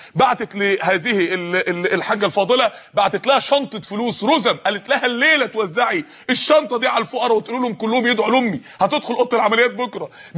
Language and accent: Arabic; Mansoura, Dakahlia, Egypt; عندنا في المنصورة جمعية جابوا قدرة فول طبخوها